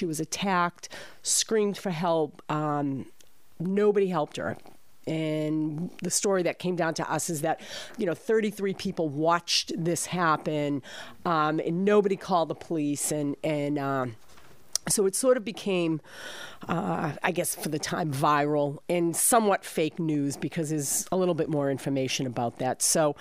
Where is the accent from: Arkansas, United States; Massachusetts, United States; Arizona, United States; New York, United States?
Massachusetts, United States; Revere; now in Marblehead, United States; I grew up in Revere, and I live in Marblehead